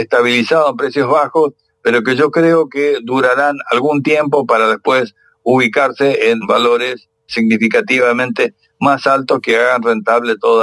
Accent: Northeast Argentina, Argentina; como argentino de la zona nordeste argentina

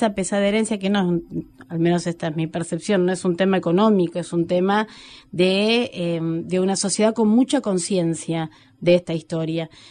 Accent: Argentina; ayudarnos a reconstruir nuestra propia identidad como argentinos

